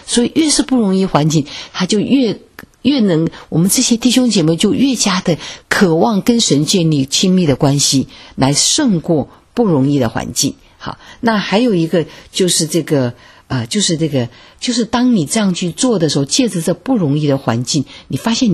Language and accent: Chinese; China; 特别是我发现，特别是我们中国人哈，因为这只有一个，大家都只有一个孩子